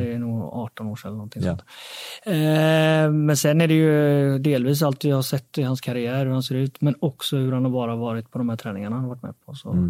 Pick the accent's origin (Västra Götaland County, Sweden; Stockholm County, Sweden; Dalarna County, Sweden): Västra Götaland County, Sweden; Gothenburg; moved away; dels Göteborg, det är min hemstad. Jag har inte bott där på 17 år, och det var dags att komma hem.